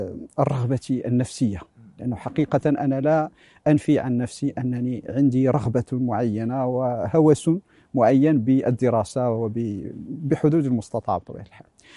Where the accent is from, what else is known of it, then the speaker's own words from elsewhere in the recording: Marrakesh, Marrakesh-Safi, Morocco; فإذا أنا ولدت في مدينة مراكش ودرست دراستي الابتدائية والثانوية